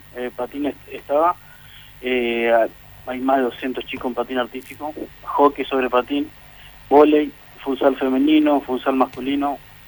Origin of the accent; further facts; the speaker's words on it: San Agustín, Argentina; Yo soy de San Agustín, sí.